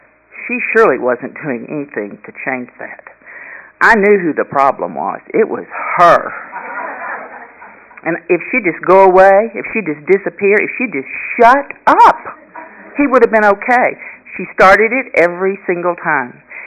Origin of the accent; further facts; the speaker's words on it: Carrollton, Texas, United States; I grew up in Carrollton, Texas.